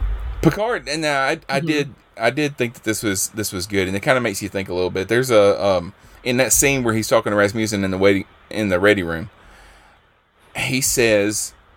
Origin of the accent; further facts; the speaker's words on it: Alabama, United States; Well, look, I'm from Alabama.